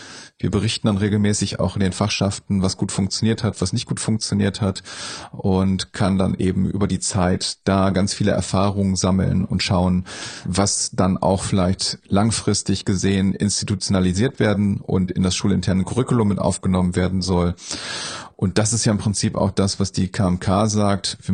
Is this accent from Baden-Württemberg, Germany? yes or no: no; North Rhine-Westphalia, Germany; Hier in Ostwestfalen-Lippe, wo ich herkomme